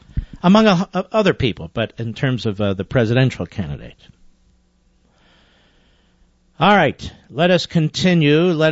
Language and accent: English; Pennsylvania, United States; I'm from Pennsylvania.